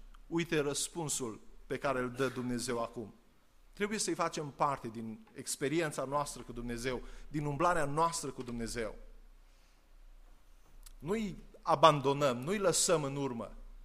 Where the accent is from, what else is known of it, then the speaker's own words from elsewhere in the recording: Romania; Nu pentru că suntem români